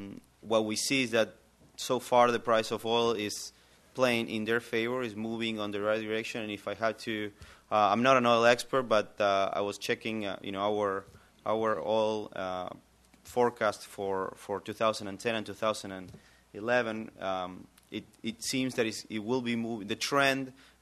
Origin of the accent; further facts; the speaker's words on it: Argentina; As I'm originally from Argentina